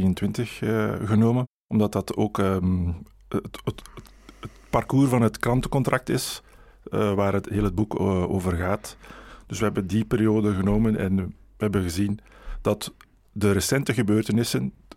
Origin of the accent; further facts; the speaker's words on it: Belgium; Als klant zijn we bijna allemaal als Belg bij dat bedrijf betrokken.